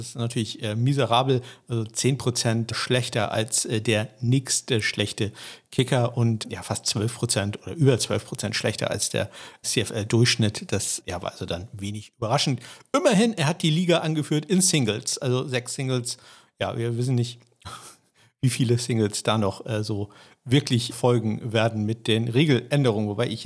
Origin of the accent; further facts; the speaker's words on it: Germany; ich bin ja Deutscher